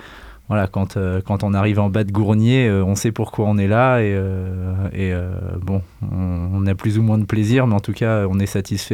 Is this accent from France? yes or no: yes; Centre-Val de Loire, France; Nous, on vient d'un pays plat, on vient de la Touraine et on est quasiment venu spécifiquement à Dieulfi et dans la Drôme pour rejoindre un lieu où on peut se faire plaisir dans la montagne.